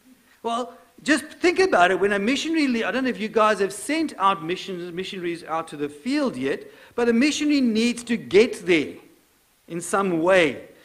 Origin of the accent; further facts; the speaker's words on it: Durban, KwaZulu-Natal, South Africa; I come from the Durban area, in KwaZulu-Natal.